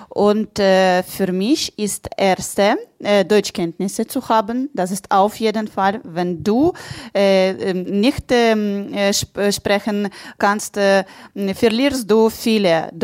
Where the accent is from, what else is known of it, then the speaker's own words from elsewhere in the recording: Ukraine; German is a second language; moved away as an adult; now in Germany; Meine Familie war in der Ukraine, ja, meine Arbeit war auch da.